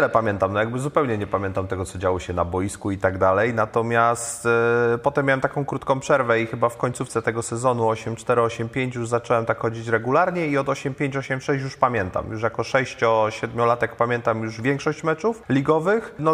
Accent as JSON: {"language": "Polish", "town": "Poznań", "region": "Greater Poland Voivodeship", "country": "Poland", "said": "jako my poznaniacy tutaj nie mamy jakichś animozji międzyklubowych"}